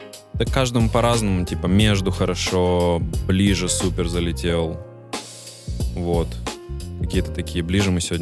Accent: Vologda, Vologda Oblast, Russia; Мой родной город.

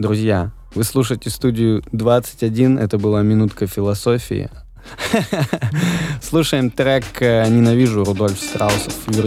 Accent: Veliky Novgorod, Novgorod Oblast, Russia; now in Moscow, Russia; я из Великого Новгорода, 250 тысяч населения

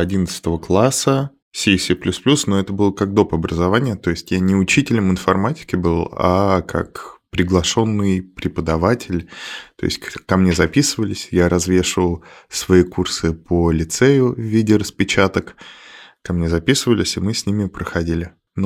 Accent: Ryazan, Ryazan Oblast, Russia; Я из Рязани.

